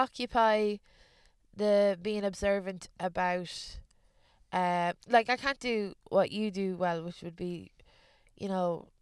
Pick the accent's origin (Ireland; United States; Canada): Ireland; Ballymore; also born or lived in London / East Germany; My place is Ballymore, a village in the middle of Ireland. But like, I was born in London and I moved. My dad's a builder. So when I was a kid, we moved from London to East Germany to Ireland, back to London again.